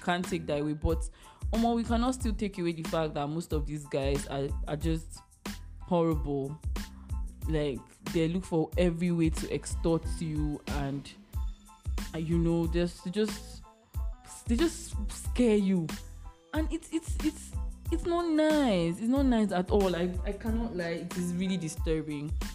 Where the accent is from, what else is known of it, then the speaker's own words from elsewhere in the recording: Nigeria; But as a Nigerian, you cannot dare it.